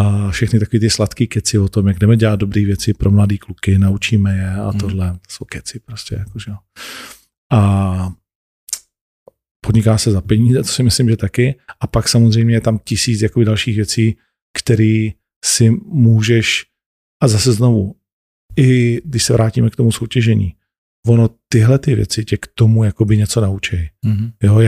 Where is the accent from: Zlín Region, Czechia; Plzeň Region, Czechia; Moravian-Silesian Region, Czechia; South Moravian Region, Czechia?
Moravian-Silesian Region, Czechia; Ostrava; protože jsem vyrostl v Ostravě, jsem z ostrýho prostředí, celý život jsem se v ostrým prostředí jako pohyboval